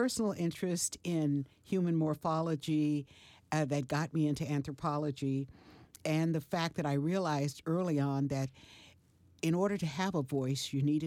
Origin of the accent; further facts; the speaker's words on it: Denver, Colorado, United States; My father was born in Denver, and I was born in Denver. I was the eldest child of my mother and father, and my father passed away when I was 6 years old.